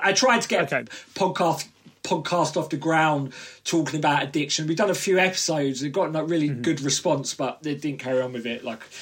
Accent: Southend-on-Sea, East of England, United Kingdom; Essex, so Southend on Sea

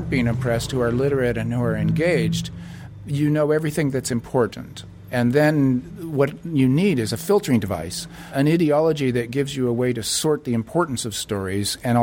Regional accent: United States; So I'm an American leftist.

